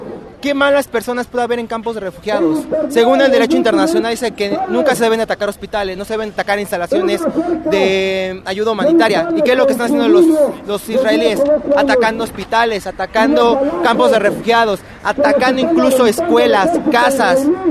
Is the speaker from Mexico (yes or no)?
yes; Mexico; Nosotros lo único que podemos hacer como mexicanos es impulsar al gobierno